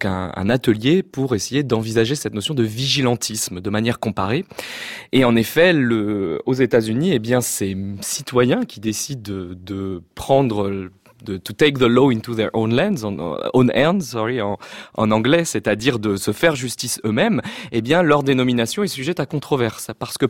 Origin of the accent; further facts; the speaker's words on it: France; je suis un petit Français